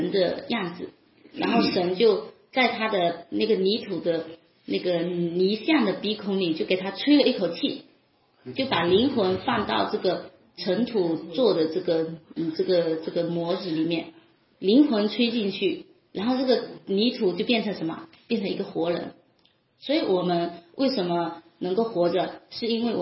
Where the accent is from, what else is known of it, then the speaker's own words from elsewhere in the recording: China; 我是中国人，那我去美国，那我没有去美国之前我已经存在了，我是在中国啊